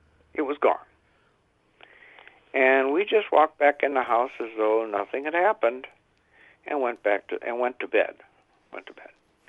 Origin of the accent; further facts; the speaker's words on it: Detroit, Michigan, United States; I grew up in Detroit.